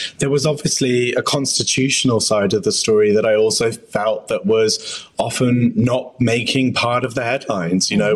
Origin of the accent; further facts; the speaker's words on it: Oxford, South East England, United Kingdom; I grew up in Oxford in the English countryside